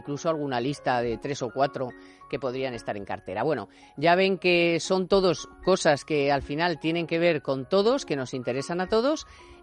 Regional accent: Spain; como españoles

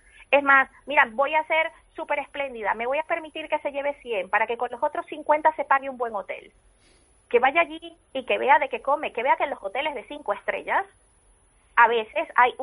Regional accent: Venezuela; en mi país, moto, semáforo es igual a muerte. O sea, sabes que mientras estás parado en un semáforo, te llega la muerte y punto y se acabó. O sea, esquivar balas, lo de esquivar balas en Venezuela no es ninguna tontería.

